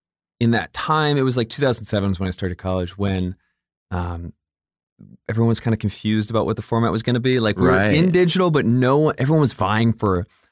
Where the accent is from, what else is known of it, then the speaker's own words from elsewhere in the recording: Atlanta, Georgia, United States; also born or lived in Michigan; I'm from Michigan, and then I grew up in Atlanta, so just metropolitan areas.